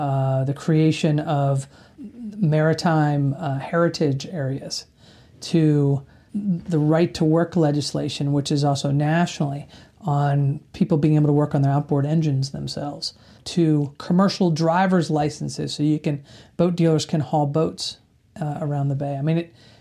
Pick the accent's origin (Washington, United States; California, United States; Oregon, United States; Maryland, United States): Maryland, United States; Severna Park; I grew up in Severna Park, and I lived in a community off the Severn River. I live in the same community I grew up